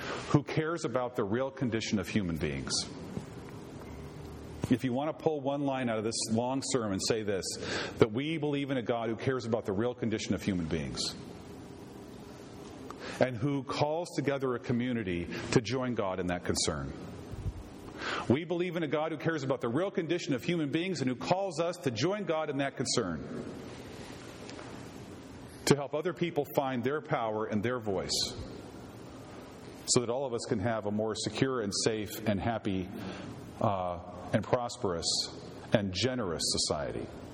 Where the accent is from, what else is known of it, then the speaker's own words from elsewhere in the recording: United States; here I want to speak as an American